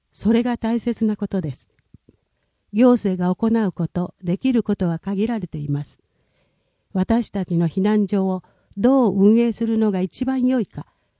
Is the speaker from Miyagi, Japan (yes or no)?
yes; Onagawa, Miyagi, Japan; 私のふるさと女川町に住む年老いた両親